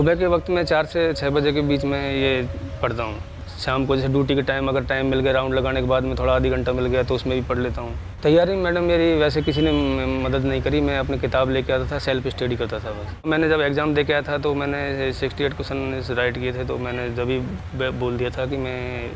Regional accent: Rajasthan, India; ग्राम post बजेड़ा, तहसील टोडा भीम, जिला करौली, राजस्थान में एक प्रसिद्ध धार्मिक स्थान है मेहंदीपुर बालाजी, उसी के पास में मेरा गांव स्थित है।

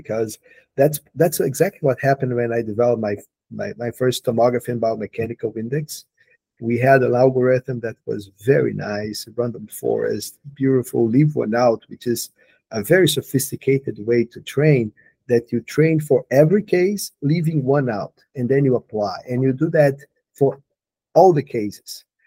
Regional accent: Brazil; English is a second language; I'm from Brazil, so English is not my first language.

